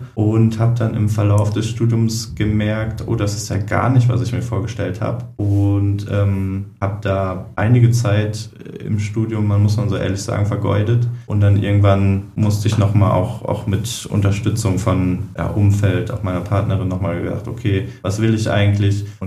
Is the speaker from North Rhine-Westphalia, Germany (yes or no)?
yes; North Rhine-Westphalia, Germany; born there; now in Saarland, Germany; Ich komme gebürtig aus dem Münsterland, wohne allerdings jetzt im Saarland